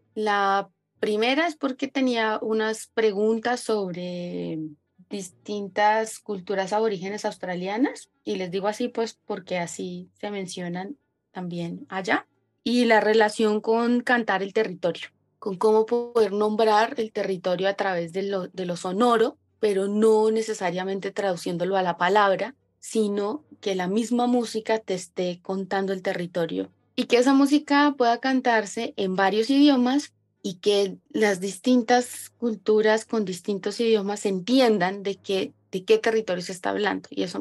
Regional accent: Sogamoso, Boyacá, Colombia; born there; now in Bogotá, Colombia; Nací en Sogamoso, vivo en Bogotá hace 20 años.

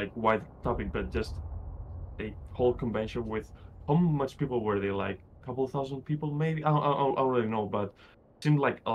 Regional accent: Barcelona, Catalonia, Spain; I mean, I'm from Barcelona, Spain, and we have a really big manga convention every year.

